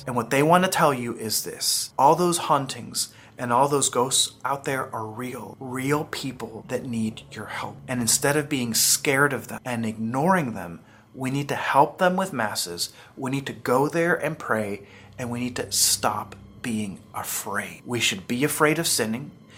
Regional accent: El Salvador; I'm from El Salvador, and down there

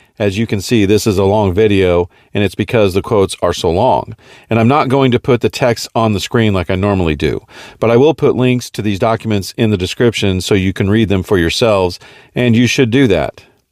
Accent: United States; I am an American, a citizen of the United States of America. I am patriotic and I love my country.

